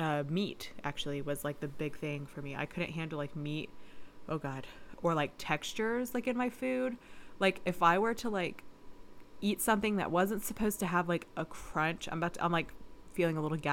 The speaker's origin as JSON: {"language": "English", "town": "Chattanooga", "region": "Tennessee", "country": "United States", "tie": "born or raised there", "said": "We were traveling to my hometown Chattanooga."}